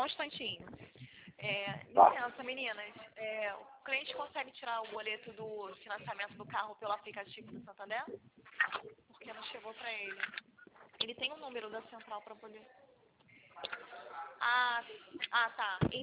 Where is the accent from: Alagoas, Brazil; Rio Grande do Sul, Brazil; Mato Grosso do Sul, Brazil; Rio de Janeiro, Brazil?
Rio de Janeiro, Brazil; Sou do Rio, daqui do centro, do escritório do centro.